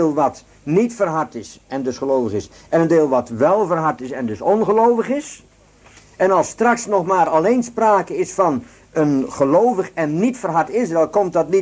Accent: Netherlands; Want ik ben ook een Nederlander, maar wel gelovig.

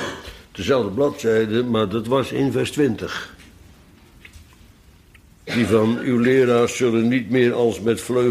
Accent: Bodegraven, South Holland, Netherlands; ik kom uit Bodegraven, dus wij moesten er kaas van maken.

